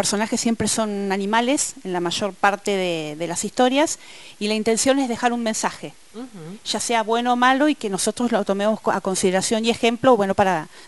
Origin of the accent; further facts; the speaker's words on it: Bahía Blanca, Buenos Aires Province, Argentina; Escritora de Bahía Blanca, nacida y criada en Bahía Blanca, docente de aula